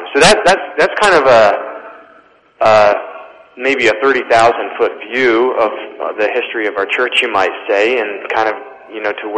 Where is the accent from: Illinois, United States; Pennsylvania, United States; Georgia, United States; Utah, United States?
Pennsylvania, United States; I grew up in the Poconos